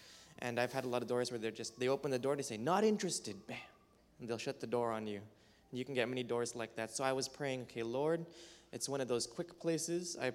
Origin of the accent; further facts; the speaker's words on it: Vallejo, California, United States; I am from Vallejo, California, and this is my fourth summer doing Youth Rush.